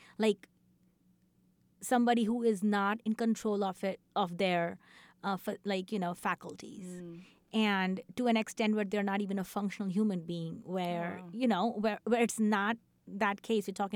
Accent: India; growing up in India

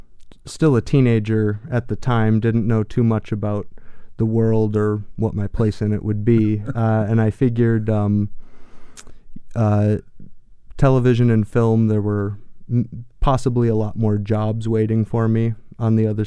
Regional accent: Milton, Wisconsin, United States; My hometown of Milton, Wisconsin, about 40 minutes south of here or so, had a local organization that would put on a children's play every year, the Milton Optimists Club.

